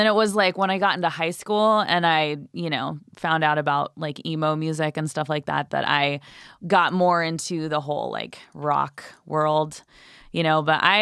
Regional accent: Rancho Cucamonga, California, United States; Yeah, I did. I'm from Rancho Cucamonga, uh-huh, so like a couple hours east.

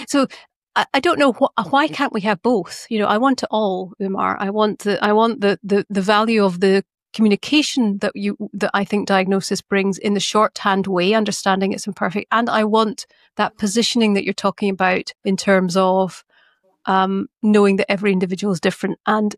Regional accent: Glasgow, Scotland, United Kingdom; it brings out the Glaswegian in me, and I become very passionate.

